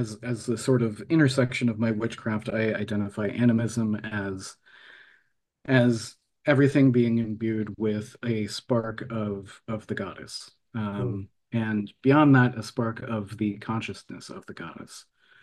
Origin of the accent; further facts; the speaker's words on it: Midwest, United States; Growing up in the Midwest, it was like corn country, and I would get really bad allergies because of all of the pollen and stuff in the air.